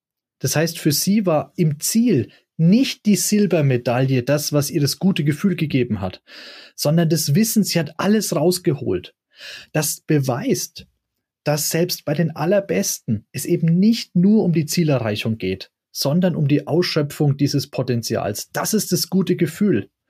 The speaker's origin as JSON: {"language": "German", "region": "Bavaria", "country": "Germany", "said": "Übrigens aus Franken, meiner Heimat."}